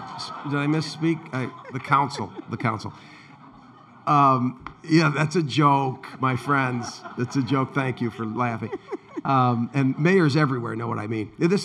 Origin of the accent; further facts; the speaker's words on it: Pontiac, Michigan, United States; But my hometown of Pontiac.